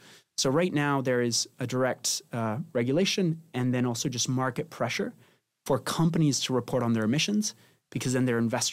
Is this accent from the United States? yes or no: no; Spain; I'm originally from Spain